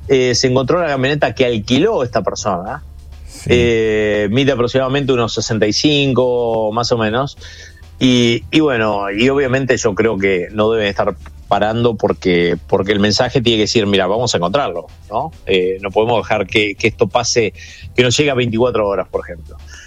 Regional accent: Argentina; now in United States; Nosotros somos argentinos y esta cosa entendemos muy, muy bien.

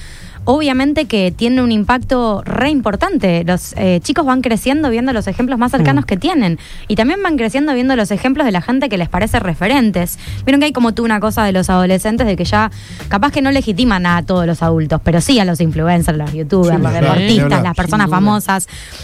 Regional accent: Santa Fe, Argentina; yo vengo de la ciudad de Santa Fe

